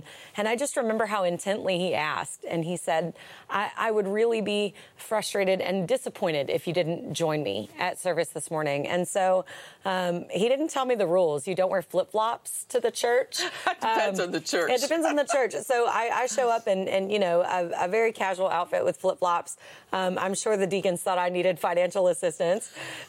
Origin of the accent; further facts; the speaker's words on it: the South, United States; So I grew up in the South, and we grew up kind of around the church